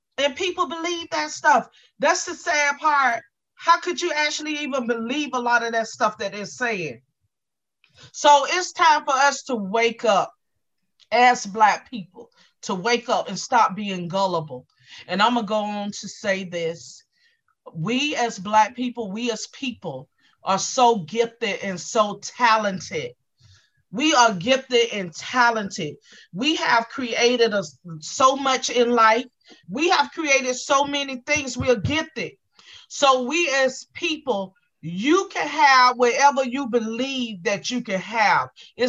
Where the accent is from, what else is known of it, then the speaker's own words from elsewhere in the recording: North Carolina, United States; I grew up in North Carolina where I experienced a lot of racism within the Black community